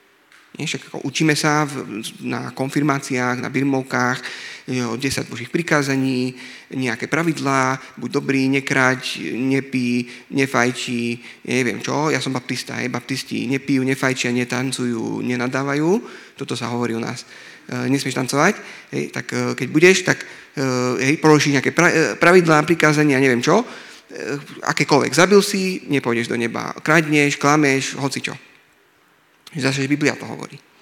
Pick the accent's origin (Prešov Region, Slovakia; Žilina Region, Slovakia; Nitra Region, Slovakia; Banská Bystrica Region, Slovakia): Banská Bystrica Region, Slovakia; Revúca; som z Revúcej